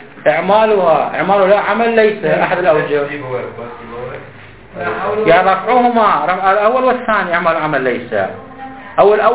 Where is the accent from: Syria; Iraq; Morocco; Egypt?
Iraq; انظر عندنا في العراق